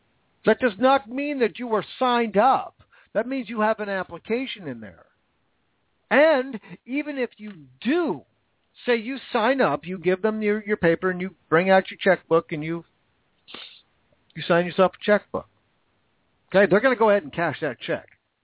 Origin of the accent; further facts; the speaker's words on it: Vancouver, Washington, United States; I grew up in Vancouver, Washington, right across the river from Portland, Oregon, the Columbia River.